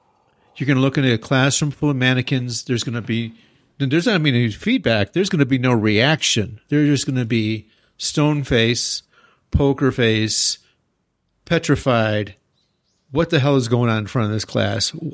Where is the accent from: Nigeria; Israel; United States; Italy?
United States; now in Japan; And as an American coming to Japan, I didn't smile a lot.